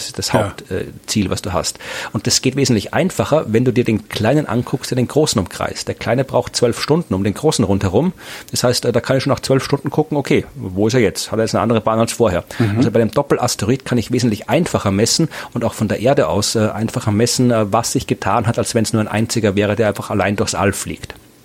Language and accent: German; Krems, Lower Austria, Austria; Aber wir treten in nächster Zeit in Wien auf und in Krems, meiner Heimatstadt, einmal auf.